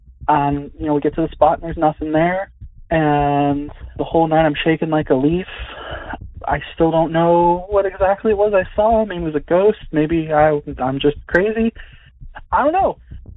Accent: West Virginia, United States; I'm from West Virginia

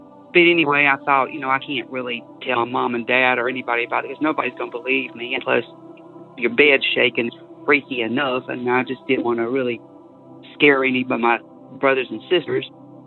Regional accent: Mississippi, United States; I am from Mississippi. This is a short one. I grew up at a church camp

